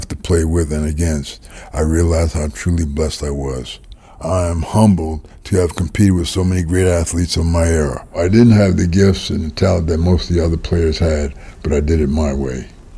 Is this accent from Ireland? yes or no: no; Newark, New Jersey, United States; As a youngster growing up in Newark, New Jersey, it is beyond my wildest imagination that I would be here doing this at this time.